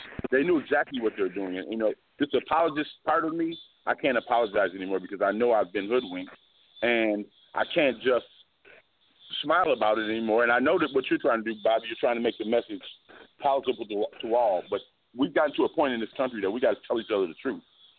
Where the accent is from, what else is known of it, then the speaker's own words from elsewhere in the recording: Evanston, Illinois, United States; I grew up in Evanston, Illinois, and at one time, the African-American home ownership was hovering around 70% in the Fifth Ward.